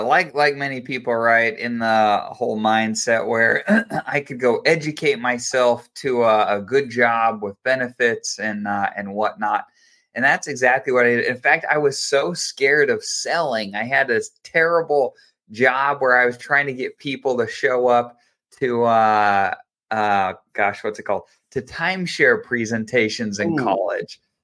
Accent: Utah, United States; So I'm from Utah, and that's kind of the next leg of my story.

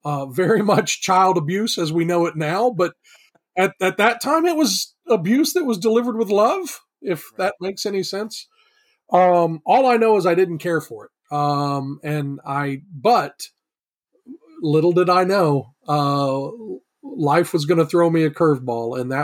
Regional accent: Camden, South Carolina, United States; born there; So I was born in Camden, South Carolina, and I was raised in a predominantly Southern Baptist family.

